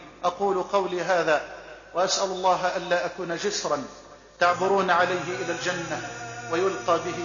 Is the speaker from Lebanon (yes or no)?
no; Egypt; بلدنا مصر